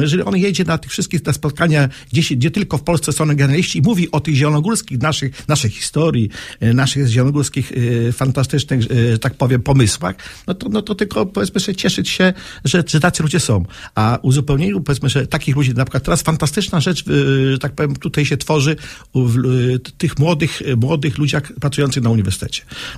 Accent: Sulechów, Lubusz Voivodeship, Poland; born there; Ja się urodziłem na przykład w Trójmieście. Kiedy żartowałem w Warszawie, ktoś pytał się w Trójmieście, no to gdzie? Gdynia, Gdańsk, Sopot? Ja mówię, nie, Sulechowie.

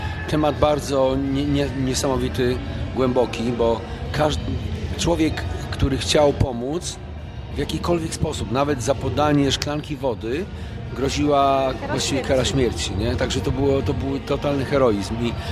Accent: Warsaw, Masovian Voivodeship, Poland; ja jako młody chłopak interesowałem się oczywiście jako Warszawiak powstaniem warszawskim

